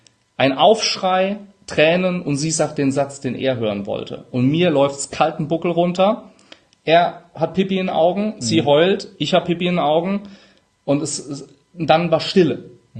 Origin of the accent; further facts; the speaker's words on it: Rhineland-Palatinate, Germany; accent: Palatinate; ich bin Pfälzer, manchmal SCH statt CH.